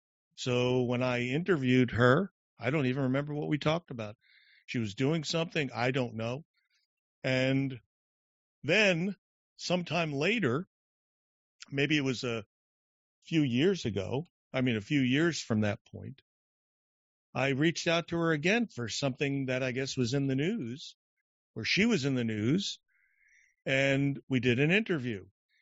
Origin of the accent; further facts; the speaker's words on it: United States; born there; I know I'm an American. I was born here. I served the country in the Navy.